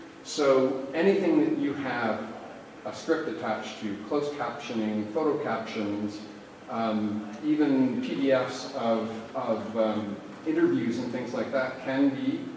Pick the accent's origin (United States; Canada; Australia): Canada; As you saw, I'm a Canadian